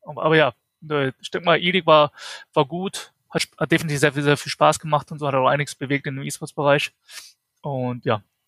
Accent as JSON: {"language": "German", "town": "Düsseldorf", "region": "North Rhine-Westphalia", "country": "Germany", "tie": "born or raised there", "moved": "yes", "lives_now": "Atlanta, United States", "said": "gebürtiger Düsseldorfer, aber bin seit circa fast jetzt 9 Jahren nach Amerika gezogen, Atlanta."}